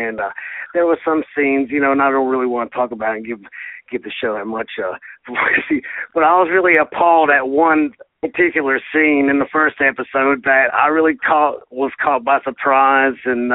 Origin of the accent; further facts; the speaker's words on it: West Virginia, United States; and I'm from West Virginia. And, you know, whenever I'm driving through getting out of Charleston